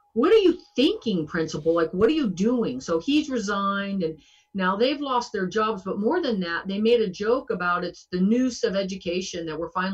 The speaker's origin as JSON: {"language": "English", "region": "Deep South", "country": "United States", "said": "you all know I'm from the Deep South, 8 generations there."}